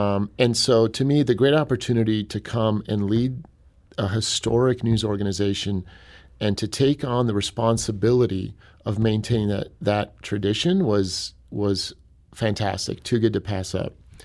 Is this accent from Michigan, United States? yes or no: no; Cleveland, Ohio, United States; now in St. Louis, United States; I'm from Cleveland originally. St. Louis and Cleveland, very, very similar communities, very similar atmospheres and vibes.